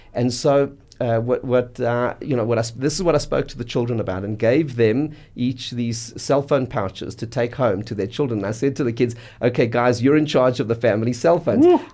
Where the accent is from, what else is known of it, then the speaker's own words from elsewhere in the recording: South Africa; And I think what makes us as a South African Jewish community the greatest community in the world is the strong sense of community built around our shuls.